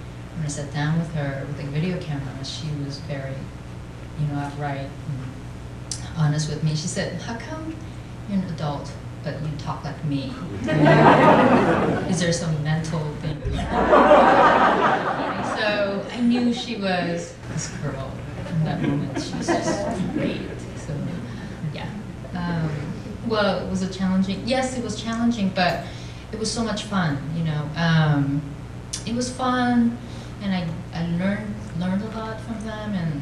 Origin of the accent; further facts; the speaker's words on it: South Korea; The story is based on my childhood growing up in Korea.